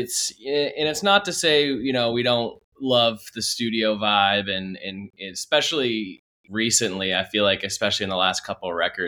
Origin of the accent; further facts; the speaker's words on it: New Hampshire, United States; moved away as an adult; now in Maryland, United States; I'm from New Hampshire originally, and came in a few years down the road, in 2015. But yeah, I immediately dropped everything and moved down here. I'm in Maryland now